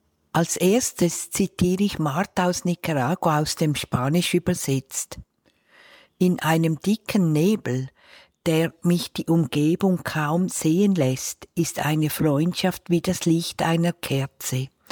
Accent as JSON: {"language": "German", "town": "Winterthur", "region": "Zurich", "country": "Switzerland", "tie": "born or raised there", "said": "Beide aus meiner Heimatstadt Winterthur."}